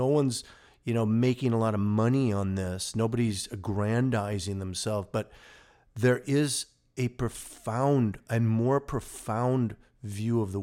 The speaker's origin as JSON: {"language": "English", "region": "Minnesota", "country": "United States", "tie": "born or raised there", "said": "And this is for people who lived in northern climes as we did. We grew up in Minnesota."}